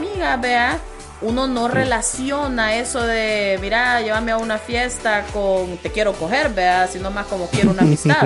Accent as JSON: {"language": "Spanish", "country": "El Salvador", "said": "de dónde venís, yo, ah, de Salvador, vea, ay, Latinoamérica"}